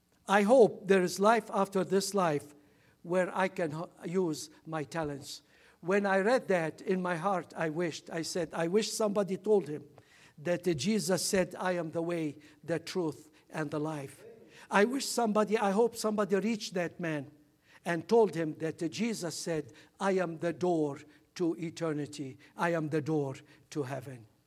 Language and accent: English; Lebanon; now in United States; when I look at America, I am both American, but also I am Lebanese.